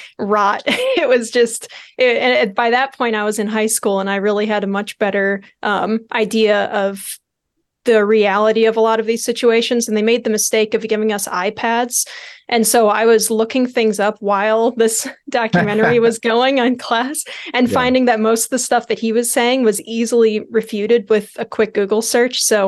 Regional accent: Illinois, United States; Illinois. So I grew up in North Chicago suburbs area.

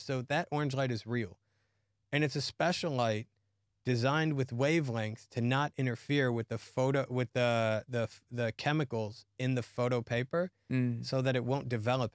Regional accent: Israel; now in United States; I'm from Israel. I do lighting.

